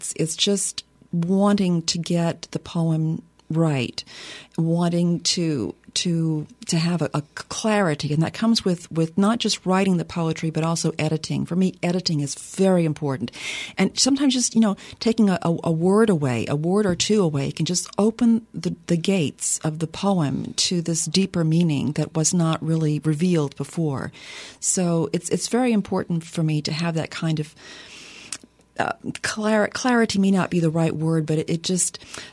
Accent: Lafayette, Louisiana, United States; Yes, I'm from Lafayette originally. My father's side of the family is Cajun.

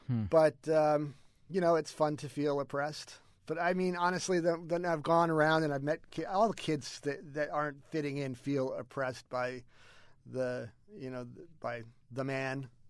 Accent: Salt Lake City, Utah, United States; some anecdotes that I remember from when I was a kid about growing up in Salt Lake and some of the things that I did with my friends.

